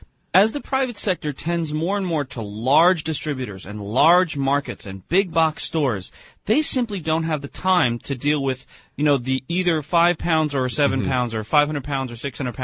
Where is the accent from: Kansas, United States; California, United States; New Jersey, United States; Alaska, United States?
New Jersey, United States; Orange; also born or lived in Livingston / East Village, Manhattan / New Brunswick; I've always lived in cities. I've been a city kid. I'm originally from Orange, New Jersey. I went to high school in Livingston, but then I lived in the East Village in Manhattan.